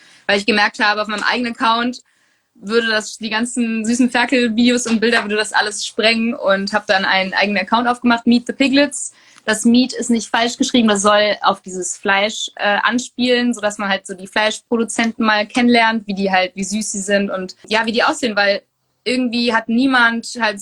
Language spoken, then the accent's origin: German; North Rhine-Westphalia, Germany; ich komme mega ländlich aus Münsterland